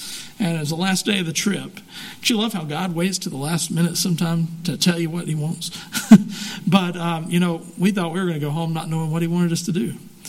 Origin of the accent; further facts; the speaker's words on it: North Carolina, United States; We're from North Carolina, so we have quite a culture shift to get out to Montana